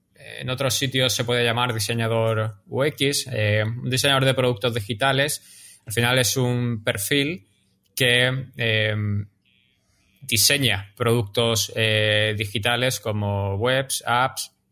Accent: Málaga, Andalusia, Spain; Son paisanos además, yo soy de Málaga, ellos de Estepona.

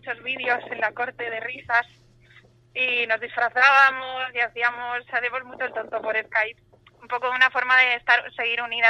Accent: Valencian Community, Spain; nosotros seguimos siendo valencianas, nos gusta vestirnos

